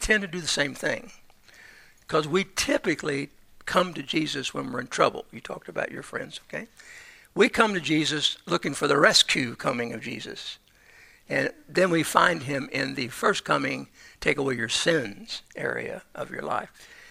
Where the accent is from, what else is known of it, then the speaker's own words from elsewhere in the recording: Louisville, Kentucky, United States; born there; also born or lived in Cincinnati; I was born in Louisville, Kentucky, and I went to St. Barnabas School, and then I went off to high school in Cincinnati to study to be a priest, and then I went off to college, and then I came back to Louisville